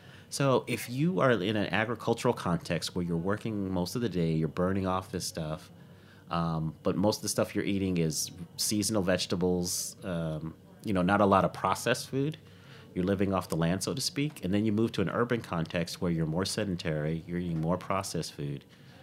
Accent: Denver, Colorado, United States; Because I grew up in Denver, Colorado.

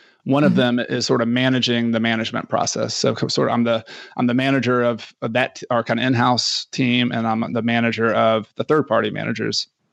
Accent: Ecuador; I am from Ecuador.

